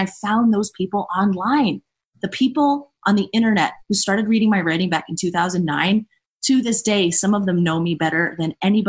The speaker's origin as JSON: {"language": "English", "town": "Scranton", "region": "Pennsylvania", "country": "United States", "tie": "born or raised there", "said": "But I'm from Scranton, Pennsylvania, right? So I'm like, okay, I can hang. I grew up in a trailer park."}